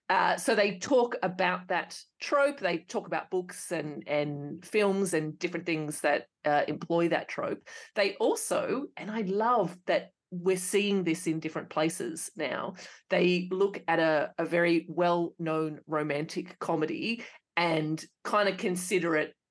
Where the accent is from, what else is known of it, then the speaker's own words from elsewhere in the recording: Australia; reading it as an Australian, you never knew what her weight really was.